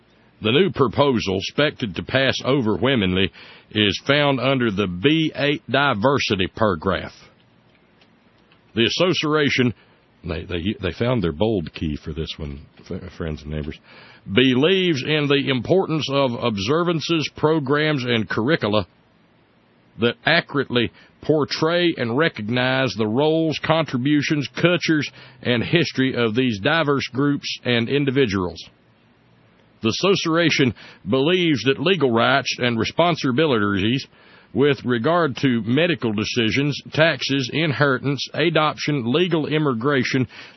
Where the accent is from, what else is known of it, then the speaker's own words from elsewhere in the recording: Alabama, United States; But it wasn't too awful far from where I grew up in Alabama.